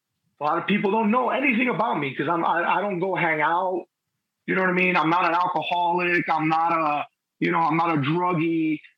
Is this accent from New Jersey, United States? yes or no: yes; New Jersey, United States; I'm from Bergen, you know, I'm from the Hudson County. So I lived and breathed Bergen Line Avenue up and down from 90th to First Street, all the way to Jersey City, all the way to North Bergen.